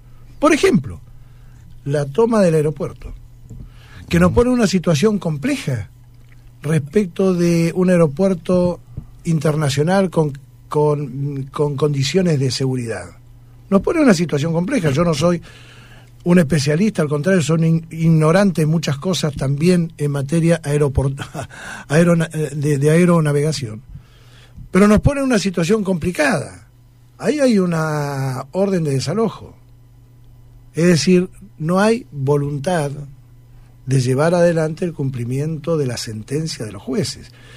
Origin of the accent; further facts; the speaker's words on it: Argentina; somos adictos los argentinos, que al chisme.